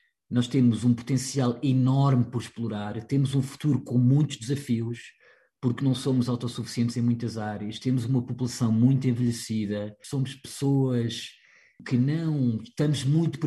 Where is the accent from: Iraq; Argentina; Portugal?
Portugal; a minha vida enquanto português pelo mundo